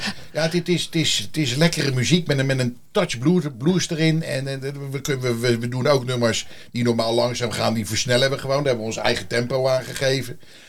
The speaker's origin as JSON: {"language": "Dutch", "town": "The Hague", "region": "South Holland", "country": "Netherlands", "said": "Ik kom uit Den Haag, hè."}